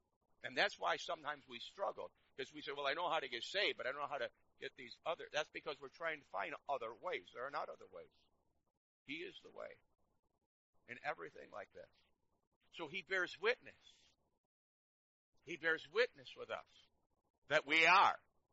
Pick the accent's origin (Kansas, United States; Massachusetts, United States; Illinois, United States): Illinois, United States; Chicago; You know, I come from Chicago.